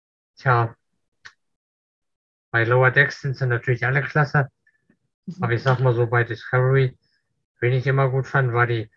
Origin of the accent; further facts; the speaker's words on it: Northern Germany, Germany; Als Norddeutscher habe ich den verstanden.